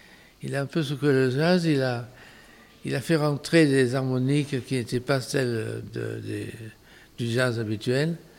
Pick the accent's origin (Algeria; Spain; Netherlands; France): France; Southern France; accent: Midi; Et moi, j'avais mon petit accent du midi.